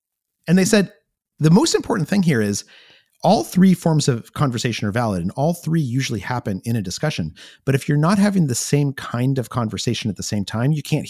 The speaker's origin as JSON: {"language": "English", "region": "New Mexico", "country": "United States", "tie": "born or raised there", "said": "You're from London and I grew up in New Mexico, right?"}